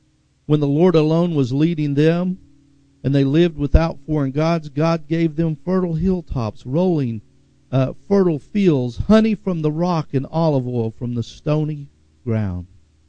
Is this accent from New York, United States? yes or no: no; Tulsa, Oklahoma, United States; Growing up in West Tulsa, there was an area called the Ditcher.